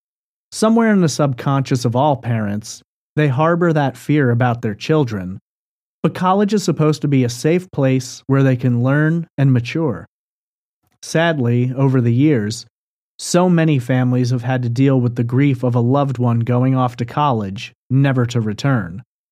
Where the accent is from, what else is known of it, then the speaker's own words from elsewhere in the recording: New York, United States; I was doing the same, growing up on Long Island.